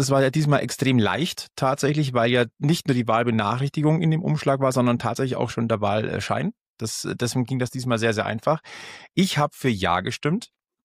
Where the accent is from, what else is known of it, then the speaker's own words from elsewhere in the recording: Munich, Bavaria, Germany; weil ich würde gerne das in München in meiner Heimatstadt schon nochmal erleben